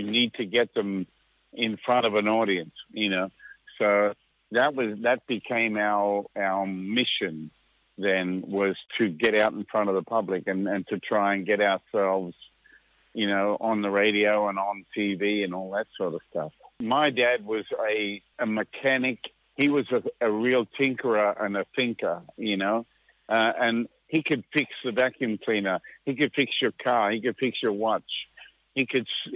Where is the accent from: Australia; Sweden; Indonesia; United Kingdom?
Australia; Gunnedah, New South Wales; also born or lived in Muswellbrook / Tamworth; I was born in Muswellbrook up in the Hunter Valley. My dad was working in the open cut coal mine up there at that time. And so I was born in 55, and we were there a couple of years, and then we moved to Gunnedah, Tamworth